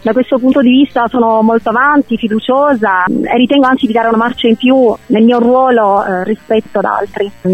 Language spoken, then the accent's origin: Italian; Alcamo, Sicily, Italy; rientrare nella mia terra di origine, cioè nella Sicilia, perché sono originaria di Alcamo